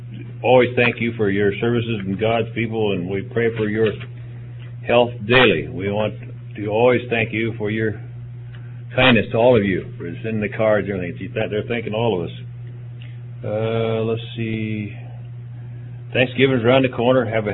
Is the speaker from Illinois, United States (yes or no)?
no; Florida, United States; I'm from Florida.